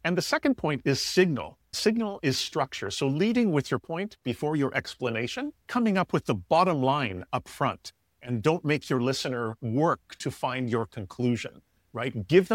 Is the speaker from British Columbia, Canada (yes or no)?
no; Toronto, Ontario, Canada; If we take a city like Toronto, my hometown, 50% of the people you pass by in the street in Toronto were born in another country.